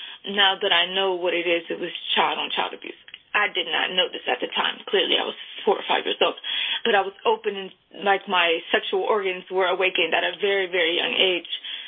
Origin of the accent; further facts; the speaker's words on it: Hagerstown, Maryland, United States; I'm 23. I'm from Hagerstown, Maryland, and I'm excited to share my testimony with you guys.